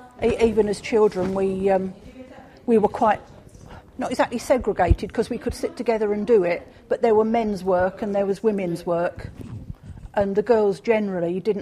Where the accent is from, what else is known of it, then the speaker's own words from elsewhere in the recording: South East England, United Kingdom; because I grew up in Kent